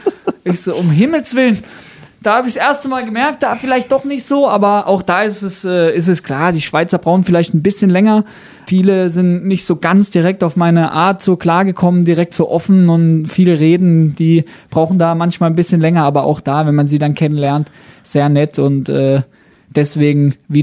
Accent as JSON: {"language": "German", "country": "Germany", "said": "da sind wir Deutsche auf jeden Fall nicht so gern gesehen"}